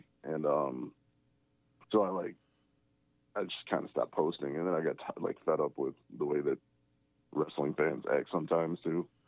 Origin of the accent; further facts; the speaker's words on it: Detroit, Michigan, United States; I'm from Detroit, bro.